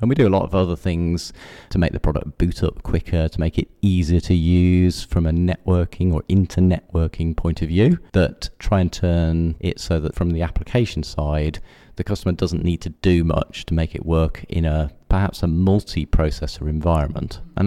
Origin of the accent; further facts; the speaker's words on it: United Kingdom; So I come, obviously, probably detected from my accent, from the UK, so I'm an alien.